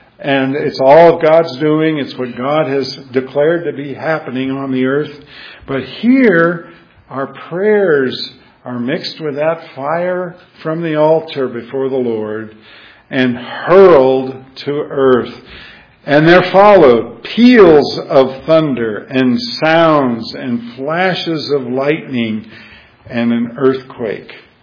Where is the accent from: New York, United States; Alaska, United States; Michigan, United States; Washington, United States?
Alaska, United States; And growing up in Alaska, we had earthquakes all the time.